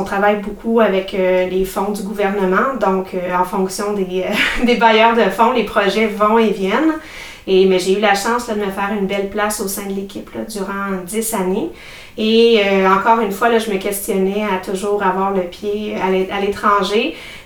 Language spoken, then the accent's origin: French; L'Assomption, Quebec, Canada; je suis native de l'Assomption. J'ai toujours été impliquée dans ma région. J'ai grandi avec un frère un peu plus jeune que moi, avec 2 parents qui sont toujours ensemble aujourd'hui. J'ai fait mes études à l'Assomption, au collège de l'Assomption.